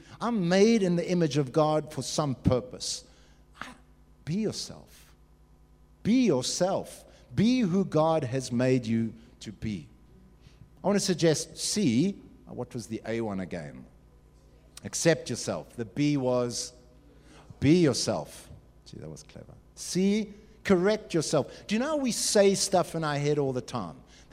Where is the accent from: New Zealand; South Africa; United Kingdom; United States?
South Africa; I'm a South African, I'm a white South African